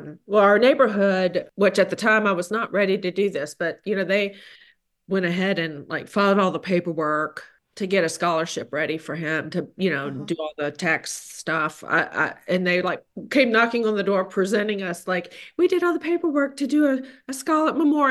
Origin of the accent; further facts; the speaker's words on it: Wisconsin, United States; it was like everybody had to wear red because, you know, we're from Wisconsin, we got to go red.